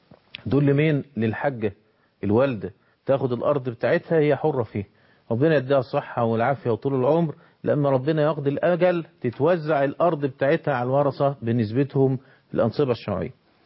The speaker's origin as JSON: {"language": "Arabic", "country": "Egypt", "said": "انما اللي بيحدث عندنا في مصر من اقصاها الى ادناها الا من رحم الله، ده غلط"}